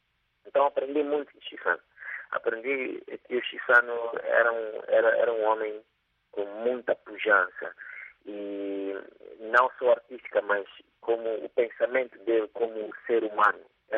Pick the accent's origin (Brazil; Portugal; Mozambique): Mozambique; nós, como moçambicanos